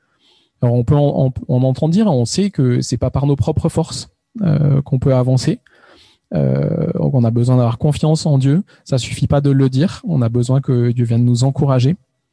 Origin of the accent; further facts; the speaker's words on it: Valence, Auvergne-Rhône-Alpes, France; moved away as an adult; now in southern France, France; nous, on habite dans le sud de la France depuis une quinzaine d'années. On n'en est pas originaire. Figurez-vous qu'on est originaire de Valence. On a grandi tous les deux dans la région.